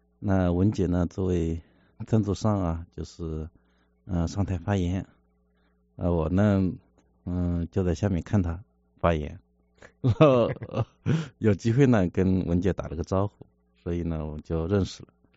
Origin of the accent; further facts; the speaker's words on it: Suzhou, Jiangsu, China; 也跟我一样是来自江苏的苏州，所以我们是老乡。